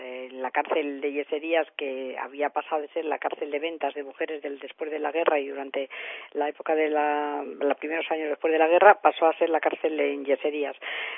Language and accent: Spanish; Madrid, Community of Madrid, Spain; born there; no nací en Fuenlabrada porque nací aquí en Madrid